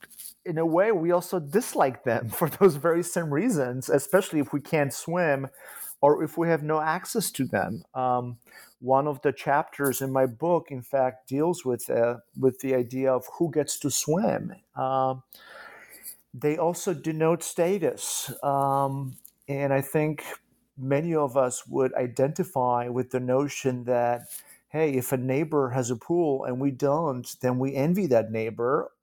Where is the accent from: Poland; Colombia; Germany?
Poland; when I was a kid in Poland, growing up in Poland.